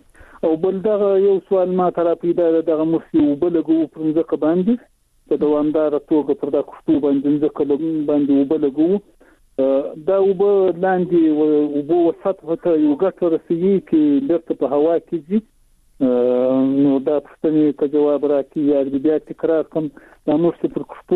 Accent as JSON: {"language": "Pashto", "town": "Shajoy", "region": "Zabul", "country": "Afghanistan", "said": "هم د زابل ولایت شاجیل ولسوالي."}